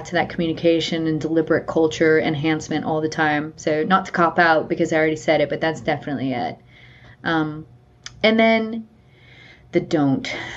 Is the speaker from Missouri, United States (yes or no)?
no; Florida, United States; You know, so I grew up in South Florida and we have gators like everywhere, right?